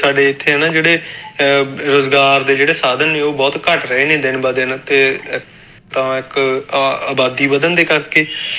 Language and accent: Punjabi; Randiala, Punjab, India; ਮੇਰਾ ਪਿੰਡ ਰੰਡਿਆਲਾ ਮੋਗੇ ਜ਼ਿਲ੍ਹੇ ਦੇ ਵਿੱਚ